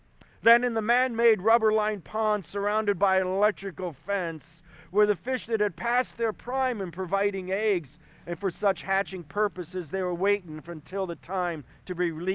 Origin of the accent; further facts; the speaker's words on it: Decorah, Iowa, United States; born there; His heart attack in 1963 was the reason I was born in Decorah and not Albuquerque, New Mexico.